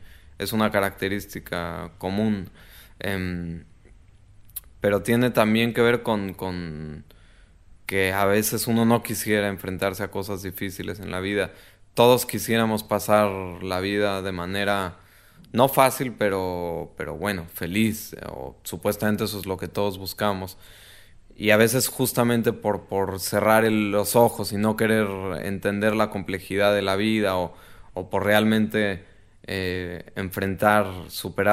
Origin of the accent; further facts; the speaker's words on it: Mexico; para mí como mexicano, ver una película colombiana, una buena película, sería muy interesante